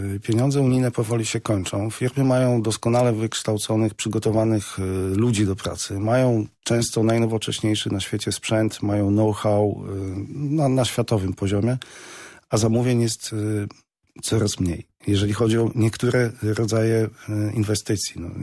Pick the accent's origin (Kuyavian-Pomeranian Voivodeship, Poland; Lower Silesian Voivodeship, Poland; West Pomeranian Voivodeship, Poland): Kuyavian-Pomeranian Voivodeship, Poland; Bydgoszcz; ale nie zapominam, skąd jestem. No, jestem z Bydgoszczy